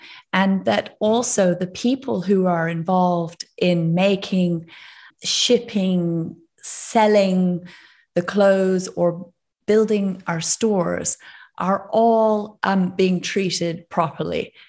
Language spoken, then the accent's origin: English; Canada; when I was a kid growing up in Canada in the 80s